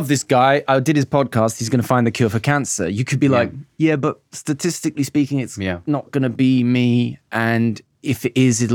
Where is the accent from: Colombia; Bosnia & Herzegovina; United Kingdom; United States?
United Kingdom; Birmingham, West Midlands; So I grew up in Birmingham And I grew up in Handsworth Wood. I don't know if you're familiar with that neighborhood. 0121, baby.